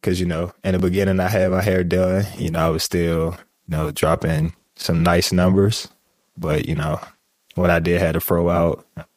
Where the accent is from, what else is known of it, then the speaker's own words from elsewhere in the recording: Washington, District of Columbia, United States; born there; No, I was born in Washington, D.C., but we moved around a lot. But I first started out in Fort Washington, Maryland at Friendly High School from 9th to 11th.